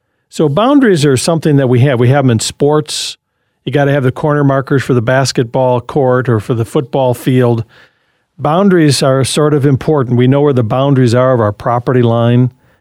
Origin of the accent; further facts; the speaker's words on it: Michigan, United States; I grew up in Michigan, and the fences weren't as common in Michigan neighborhoods as they are in, let's say, Arizona neighborhoods.